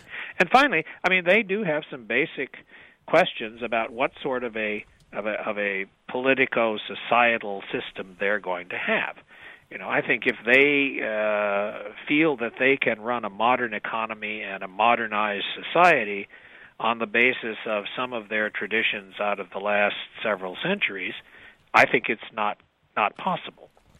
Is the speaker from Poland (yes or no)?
no; Illinois, United States; Well, thank you very much, and it's good to talk to Illinois because that's my home state